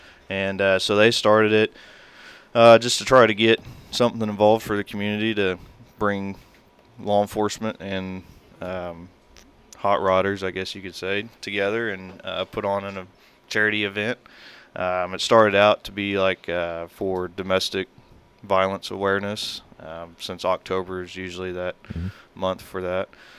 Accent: Tyro, Kansas, United States; also born or lived in Fort Scott, United States; Well, I'm from rural Coffeyville area, right around Deering. I was born in Fort Scott, Kansas, and was adopted and brought down the Tyro where I grew up.

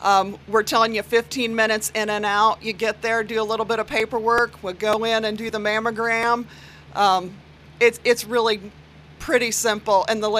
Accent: Coffeyville, Kansas, United States; I'm from Coffeyville.

